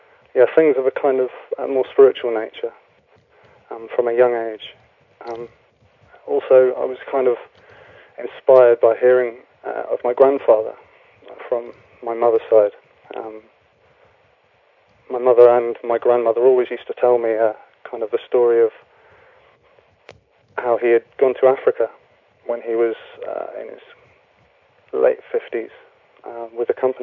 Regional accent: Wales, United Kingdom; My family and I moved to Wales, so I grew up just underneath the Brecon Beacons, which is kind of right in the centre of South Wales. So I grew up in Wales, and so I speak Welsh and English also.

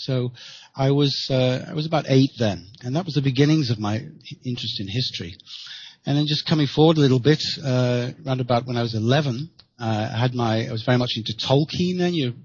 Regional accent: Chester, North West England, United Kingdom; also born or lived in Wales; Anglo-Celtic background in my family also. And I was born in Wales, at the south, and I was brought up off the border, and I was brought up in Chester, the north of the border.

